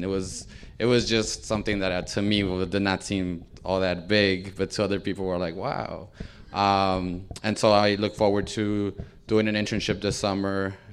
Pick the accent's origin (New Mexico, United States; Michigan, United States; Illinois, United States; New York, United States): Illinois, United States; Chicago; I decided to go to U of I because I'm from Chicago, could have gone to UIC